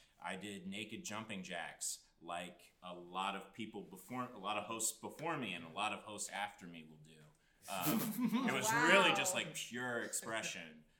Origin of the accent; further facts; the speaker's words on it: Normal, Illinois, United States; now in Chicago, United States; I am from Normal, Illinois. I got into improv when I was in college. I did stand up and improv in high school very, very sporadically, but it probably wasn't until I was out of high school until I got into it. And I moved to Chicago to pursue comedy.